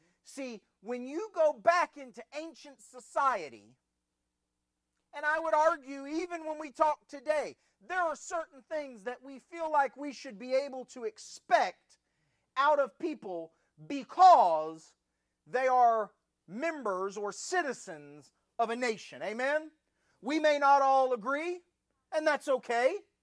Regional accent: United States; But I'm from the United States, and in Colombia I said, I'm from the United States

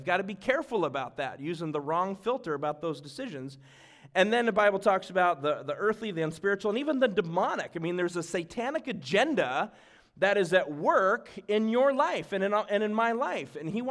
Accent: Yuba City, California, United States; Now, I'm from Yuba City, so I don't have chains.

